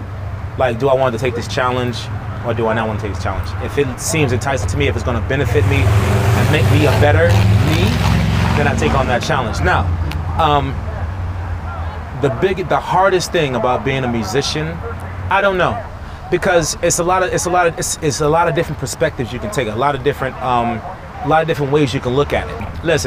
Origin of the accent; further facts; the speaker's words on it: Rochester, New York, United States; I always say I'm from Rochester, like, you know, and to me, it means something because I grew up there and I know what the culture is like there